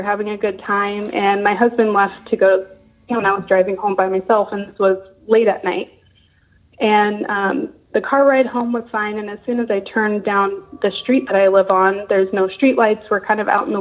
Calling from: Bremerton, Washington, United States; I'm calling from Bremerton, Washington.

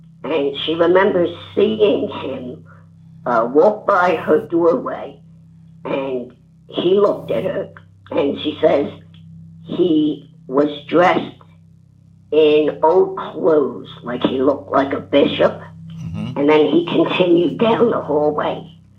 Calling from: Warrington, Pennsylvania, United States; from Warrington, Pennsylvania again.

